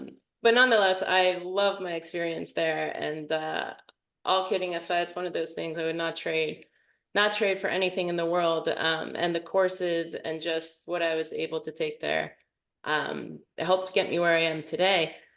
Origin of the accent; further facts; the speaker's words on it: Bethel Park, Pennsylvania, United States; I'm originally from outside of Pittsburgh. I'm actually from Bethel Park. So if anybody's a fan of the show This Is Us, that's where the Pearsons are from. Grew up there and went to high school there